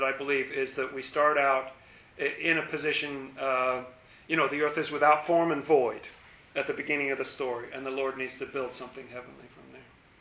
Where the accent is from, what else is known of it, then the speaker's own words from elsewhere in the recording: England, United Kingdom; I grew up in England, and it was very dark in the winter.